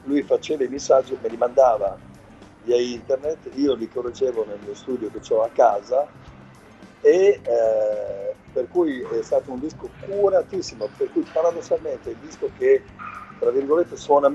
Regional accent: Bologna, Emilia-Romagna, Italy; born there; poi io sono nato a Bologna, per cui per noi la musica, da qui la musica è di casa

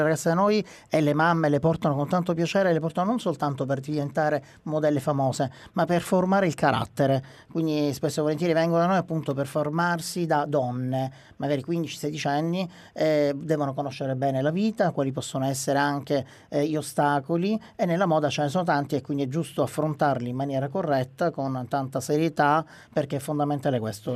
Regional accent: Sicily, Italy; io porto avanti alta la bandiera da siciliano, buon siciliano, quindi buona forchetta

